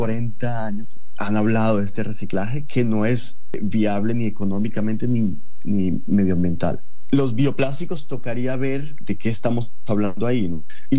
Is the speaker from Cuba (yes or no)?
no; Colombia; Siendo colombiano, tengo datos de Colombia.